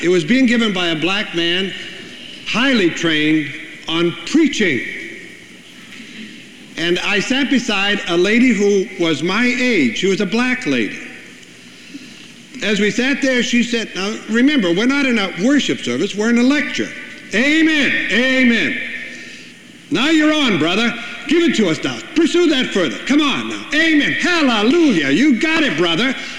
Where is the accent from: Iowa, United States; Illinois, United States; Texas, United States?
Iowa, United States; I'm so-and-so. I come from Iowa.